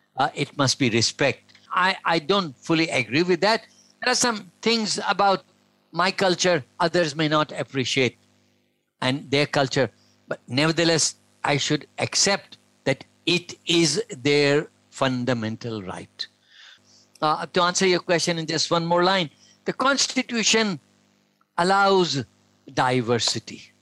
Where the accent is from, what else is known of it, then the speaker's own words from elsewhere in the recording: Malaysia; I'm a Malaysian. I am a Muslim. I'm a male.